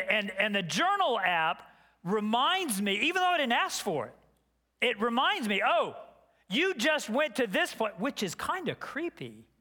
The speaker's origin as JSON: {"language": "English", "region": "Texas", "country": "United States", "said": "she's from the Northeast, and I'm from Texas."}